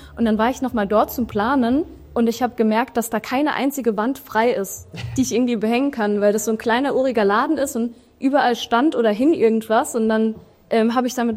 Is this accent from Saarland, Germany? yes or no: yes; Homburg, Saarland, Germany; ich bin 25 Jahre alt und ich komme aus Homburg, ist ungefähr eine halbe Stunde hier von Saarbrücken.